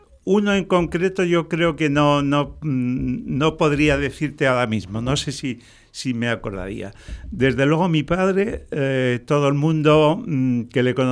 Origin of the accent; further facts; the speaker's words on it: Villa de Don Fadrique, Castilla-La Mancha, Spain; born there; nací hace ya muchísimos años, en el 1948, en un pueblo de La Mancha Toledana, un pueblo que en aquellos tiempos le llamaban la Pequeña Rusia, durante mucho tiempo se la llamaba así, pero que su nombre auténtico es la Villa de Don Fadrique.